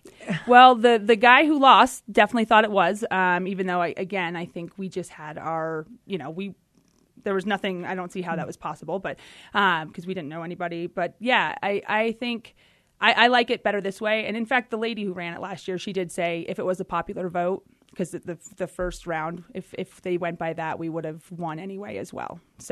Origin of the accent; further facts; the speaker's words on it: New England, United States; You know, we're originally from New England, and we do know what we're doing a little bit here.